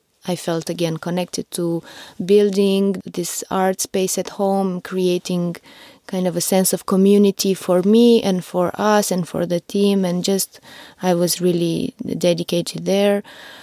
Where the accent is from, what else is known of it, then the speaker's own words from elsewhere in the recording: Romania; I don't feel at all anymore like, oh, there's some problem, I'm from Romania